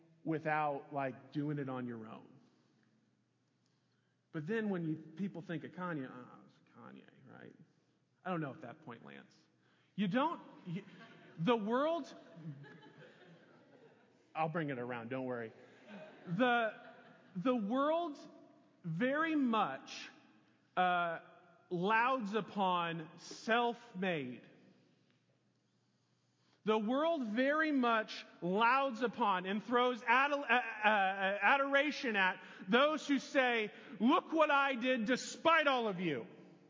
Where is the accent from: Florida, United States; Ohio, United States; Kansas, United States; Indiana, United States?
Kansas, United States; Lawrence; And we moved to Lawrence, Kansas to be here for like 5 minutes because I grew up in Lawrence, Kansas.